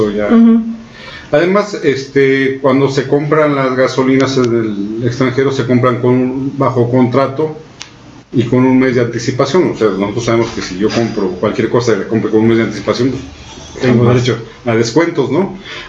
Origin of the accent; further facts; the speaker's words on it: Mexico; quienes perdemos somos los mexicanos